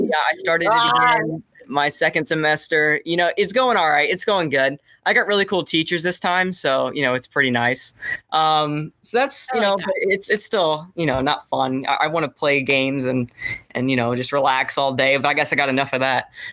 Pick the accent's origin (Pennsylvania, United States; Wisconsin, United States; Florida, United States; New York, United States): Florida, United States; St. Cloud; in a town called St. Cloud. It's like 30 minutes south of Orlando. So when people ask me, I just say I'm from Orlando, Florida. But it's a little town called St. Cloud, born and raised.